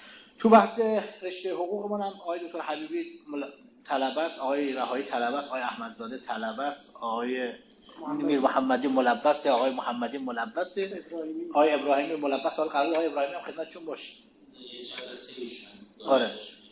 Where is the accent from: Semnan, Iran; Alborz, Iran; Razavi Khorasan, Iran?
Razavi Khorasan, Iran; Mashhad; من خودم که اومدم اینجا من پایه در واقع من از مشهد اومدم، پایه 6 هم مشهد خونده بودم اومدم اینجا